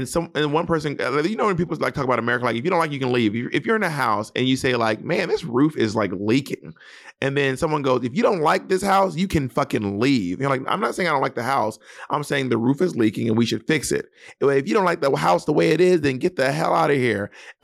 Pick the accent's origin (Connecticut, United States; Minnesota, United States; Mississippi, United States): Mississippi, United States; I'm from Mississippi and I've never heard of Duckfoot, and that really just tickles me. It is so Mississippi to have a place called Duckfoot.